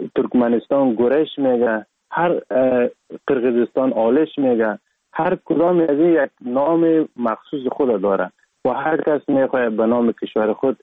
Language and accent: Persian; Sheberghan, Jowzjan, Afghanistan; born or raised there; also born or lived in Sar-e Pol